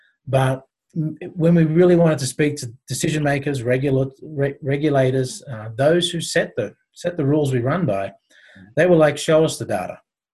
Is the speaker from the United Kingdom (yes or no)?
no; Australia; moved away as an adult; now in United States; I'm not a Colorado native. I'm Australian, but I've made it to the United States, been here for over quarter century, I believe.